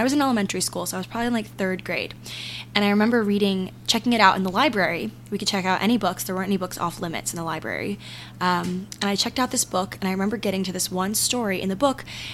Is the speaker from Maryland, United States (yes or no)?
yes; Maryland, United States; my town, my hometown in Maryland, was a huge suicide town.